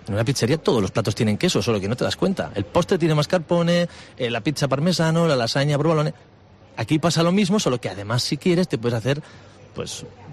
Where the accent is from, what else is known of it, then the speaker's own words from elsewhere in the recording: Villarreal, Valencian Community, Spain; also born or lived in La Rioja; creo que lo que tengo que contestar es que soy una persona de Villarreal, que por trabajo me fui a La Rioja 4 años a aprender de hostelería